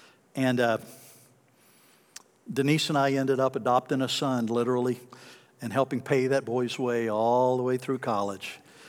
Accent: the South, United States; the truth is, growing up in the South, I watched the cost that has been paid by African Americans for access to higher education.

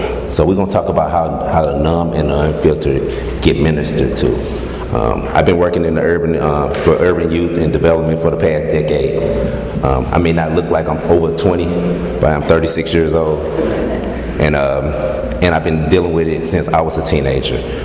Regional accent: East St. Louis, Illinois, United States; I was born in East St. Louis all my life.

